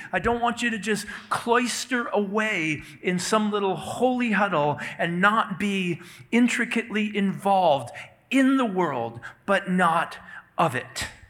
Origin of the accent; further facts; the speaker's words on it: Minnesota, United States; came to Duluth, Minnesota, just 40 miles from my hometown.